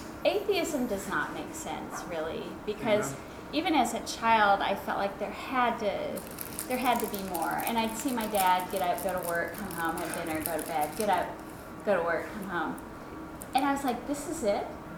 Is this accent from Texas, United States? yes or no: yes; Houston, Texas, United States; Originally from Houston, Texas.